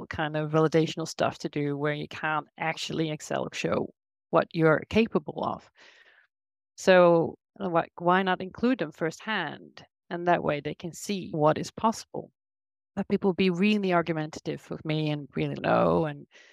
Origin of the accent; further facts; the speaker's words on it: Netherlands; also born or lived in South Korea / Australia / Sweden; now in France; So I've worked and lived, I'm from the Netherlands, but I've worked and lived in South Korea, in Australia, spent 11 years in Sweden, and now moved to France last year.